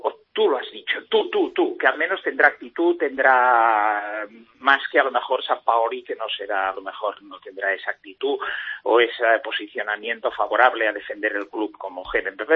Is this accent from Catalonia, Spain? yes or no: yes; Barcelona, Catalonia, Spain; yo soy de Gracia